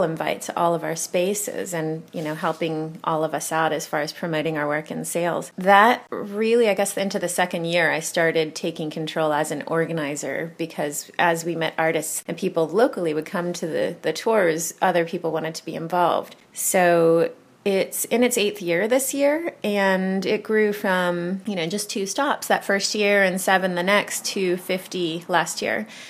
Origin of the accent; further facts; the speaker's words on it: East Coast, United States; now in Los Angeles, United States; I'm originally from the East Coast. I've been in Los Angeles since 2000.